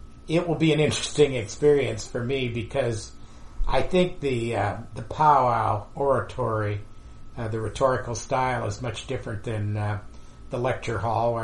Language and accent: English; Nebraska, United States; I grew up in Nebraska, and actually in the schools there, they had quite a bit of material on